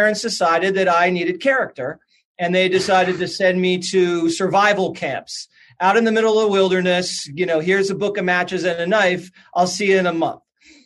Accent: Philadelphia, Pennsylvania, United States; Yeah, so I grew up in Philly and in the Northeast.

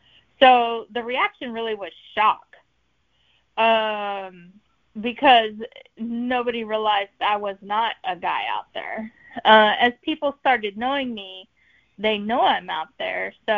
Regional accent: Virginia, United States; born there; now in Texas, United States; No, actually, I was born in Northern Virginia.

